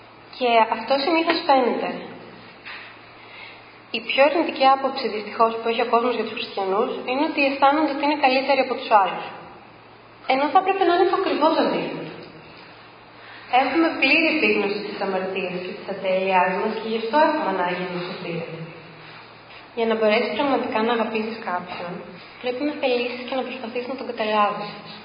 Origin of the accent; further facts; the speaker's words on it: Greece; Για παράδειγμα, εγώ είμαι Ελληνίδα και ζω στην Ελλάδα.